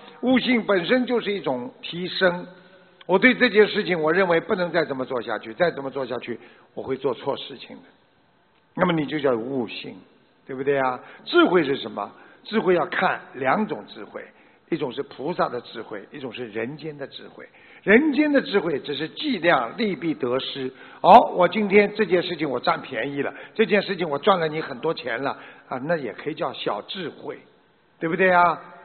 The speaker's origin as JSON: {"language": "Chinese", "country": "China", "said": "所以我们中华民族源远流长，所以我们中国人真的是这个很有志气啊"}